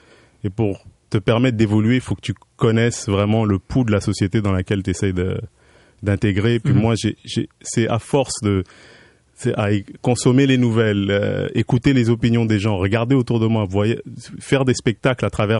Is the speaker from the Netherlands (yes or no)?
no; France; born there; also born or lived in Africa; Je suis né en France. J'ai vécu un peu partout en Afrique grâce au travail de mes parents.